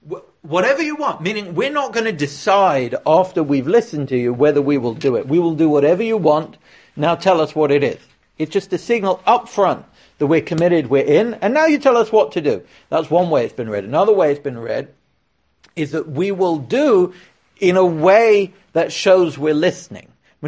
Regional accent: England, United Kingdom; I'm English.

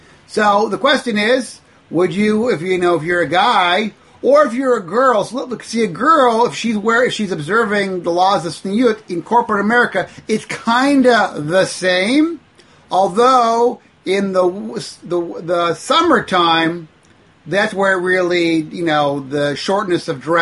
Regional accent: Seattle, Washington, United States; when I grew up in Seattle, Washington, through the 70s and 80s

